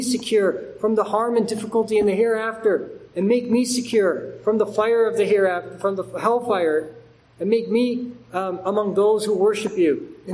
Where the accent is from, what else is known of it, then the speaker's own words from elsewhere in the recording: United States; I'm an American, I have an American passport.